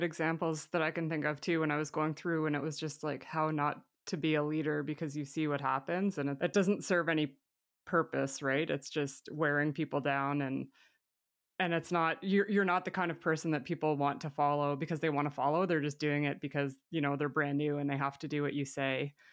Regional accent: East Coast, Canada; Yeah, I'm from the East Coast as well, so I know all of these places.

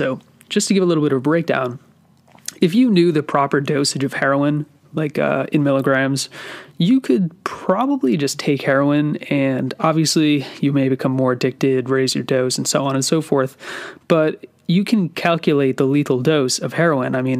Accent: Massachusetts, United States; Okay, I'm from Massachusetts.

